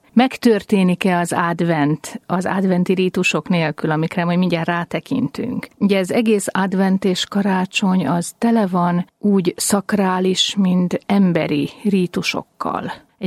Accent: Budapest, Hungary; Most budapestiként azt mondom

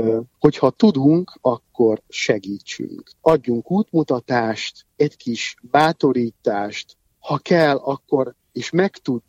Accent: Galanta, Trnava Region, Slovakia; Én Galántán születtem, olyan városban, ahol mindenki ismert mindenkit, mindenki segített mindenkinek, vagy a másiknak.

